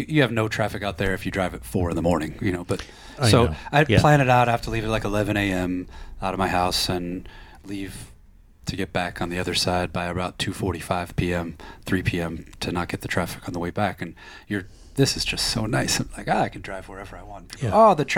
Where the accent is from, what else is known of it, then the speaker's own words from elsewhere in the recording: Shaker Heights, Ohio, United States; also born or lived in Chicago; I grew up in the Midwest in Ohio, so you grow up around nice people.